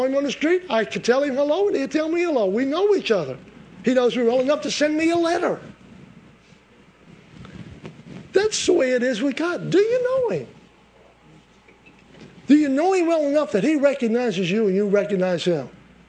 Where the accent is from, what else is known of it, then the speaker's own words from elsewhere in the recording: United States; It's not important that I'm an American.